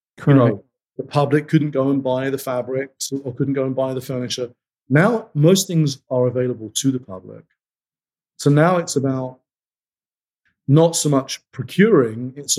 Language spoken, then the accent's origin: English; United Kingdom; As a Brit, to do something like that would be incredible.